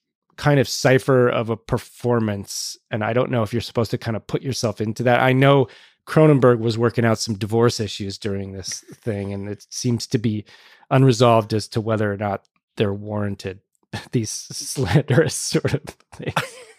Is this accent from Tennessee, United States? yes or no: no; California, United States; I'm from Southern California and we have these mid-century public schools that are the red brick